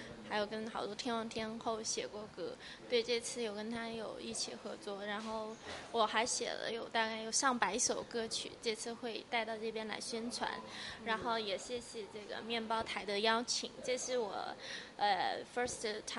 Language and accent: Chinese; China; 对对对，我来自大陆，反正都是大中国人嘛。